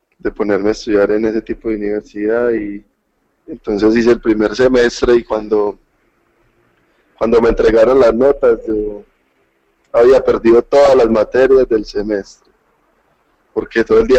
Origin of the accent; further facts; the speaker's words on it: Medellín, Antioquia, Colombia; soy adicto, soy de Colombia, Medellín, Colombia